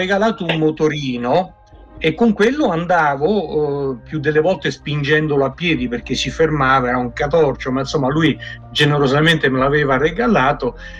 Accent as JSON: {"language": "Italian", "region": "Friuli-Venezia Giulia", "country": "Italy", "tie": "born or raised there", "said": "il Friuli Venezia Giulia è stata la mia patria, visto che mi sono battezzato a Trieste."}